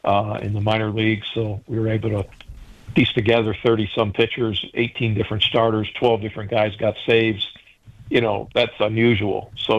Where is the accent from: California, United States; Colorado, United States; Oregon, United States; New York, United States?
New York, United States; Syracuse; I was a young kid growing up in Syracuse, New York, 8 and 9, 10 years old, and I had the South Bend Tribune delivered to my home every day.